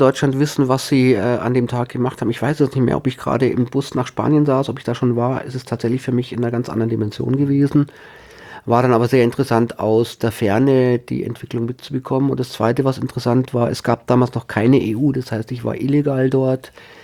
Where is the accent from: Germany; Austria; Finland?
Austria; Styria; born there; ich bin 1961 in der Steiermark geboren und tatsächlich gebürtiger Österreicher. Die Leute lachen immer, wenn ich sage, ich habe Migrationshintergrund.